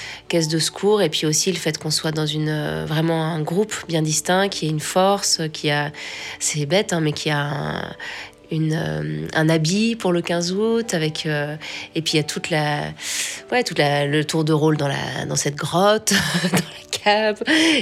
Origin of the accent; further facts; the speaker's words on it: Servoz, Auvergne-Rhône-Alpes, France; also born or lived in Chamonix; Donc moi, je suis née à Chamonix, j'ai grandi à Servoz, juste à côté de ma maison.